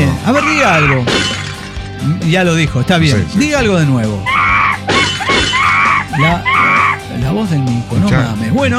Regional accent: Mexico City, Mexico; Para regresar a mi tierra querida, es que yo soy chilango.

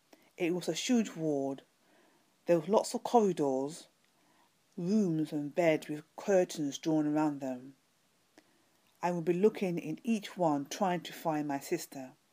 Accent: London, United Kingdom; from London, UK.

